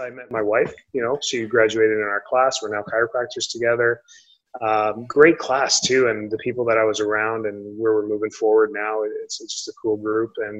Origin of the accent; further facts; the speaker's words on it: Calgary, Alberta, Canada; In Calgary.